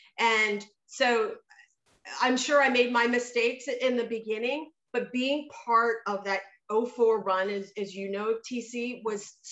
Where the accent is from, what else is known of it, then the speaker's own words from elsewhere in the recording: Toronto, Ontario, Canada; they're my hometown team. I grew up in Toronto.